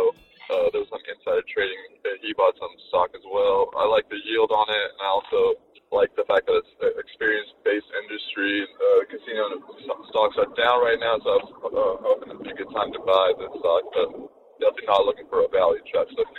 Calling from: Washington, United States; I'm calling from Washington.

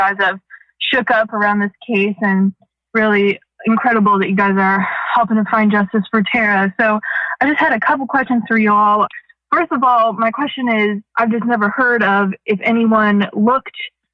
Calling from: Gainesville, Florida, United States; I'm here from Gainesville, Florida.

